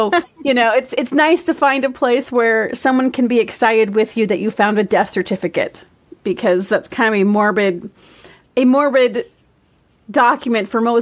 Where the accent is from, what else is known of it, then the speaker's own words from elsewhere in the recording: Minnesota, United States; Okay, I am born and raised in Minnesota, and people think of the state of Minnesota as being very Scandinavian.